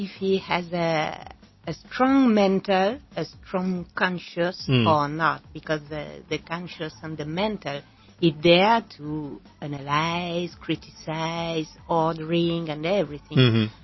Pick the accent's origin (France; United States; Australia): France; accent: French; English is a second language; I'm sorry. I did my best to lose my French accent.